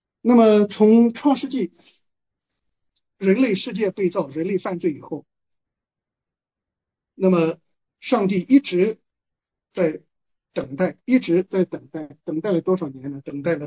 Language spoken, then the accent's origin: Chinese; China; 所以，我们中国人也知道有一位老天爷，对吧？